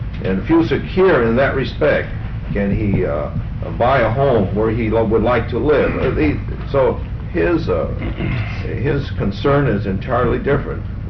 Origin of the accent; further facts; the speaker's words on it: San Diego, California, United States; I was brought up in Logan Heights and went to Memorial.